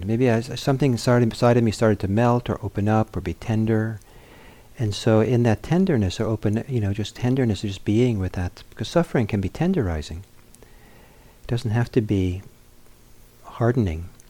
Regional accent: Italy; I grew up on the edge of the Mediterranean, part of my growing up in Italy.

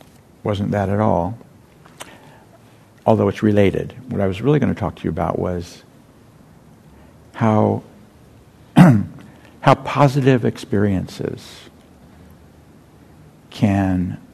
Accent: Burlingame, California, United States; When I drive through my hometown, which is Burlingame

